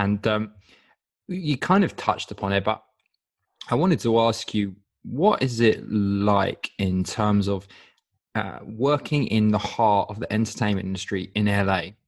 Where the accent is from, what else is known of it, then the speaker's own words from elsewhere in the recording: United Kingdom; He's and me, yeah, as a Brit, you know